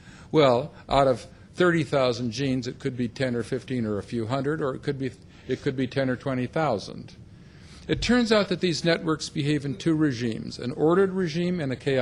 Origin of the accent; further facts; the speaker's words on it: Canada; God, it's great being a Canadian.